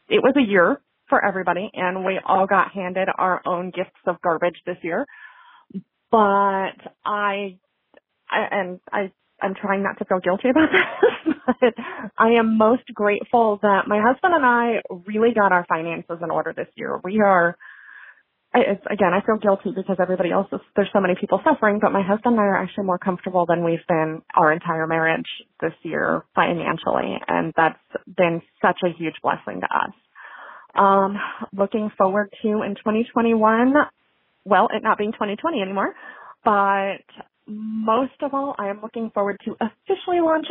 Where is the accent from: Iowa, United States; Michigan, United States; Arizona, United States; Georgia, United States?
Iowa, United States; I'm actually from Iowa, but it's a suburb of Omaha, Nebraska. Nobody knows where Camp Sloss is. So we'll say I'm from Omaha.